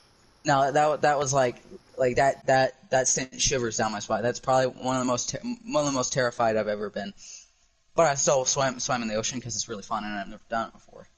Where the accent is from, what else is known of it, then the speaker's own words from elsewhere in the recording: Ohio, United States; So I had never been out of state until I was 15 years old. And when I went out of state, I was going from Ohio to South Carolina.